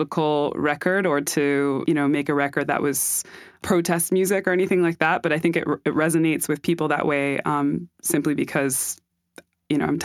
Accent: Hartford, Connecticut, United States; born there; I was born in Hartford.

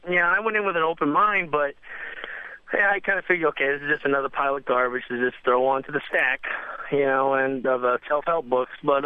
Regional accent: Northeast, United States; I'm from the Northeast.

